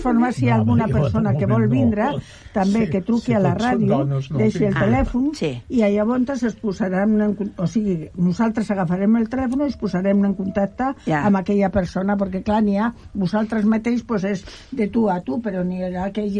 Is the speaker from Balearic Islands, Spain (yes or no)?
no; Community of Madrid, Spain; moved away as an adult; now in Catalonia, Spain; jo tinc que dir que soc madrilenya, i vaig vindre aquí de vacances i vaig conèixer el meu marit i em vaig quedar aquí